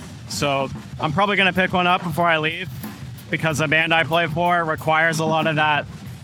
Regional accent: Atlanta, Georgia, United States; now in Nashville, United States; I'm from Atlanta, but I live in Nashville.

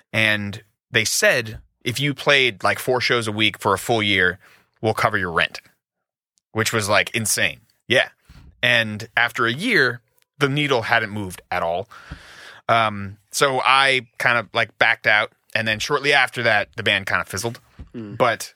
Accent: Florida, United States; also born or lived in Los Angeles; I'm from South Florida, and I lived in L.A. for about 4 years after college

